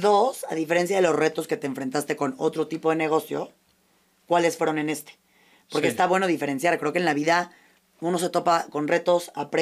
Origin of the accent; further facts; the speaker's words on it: France; Spanish is a second language; soy francesa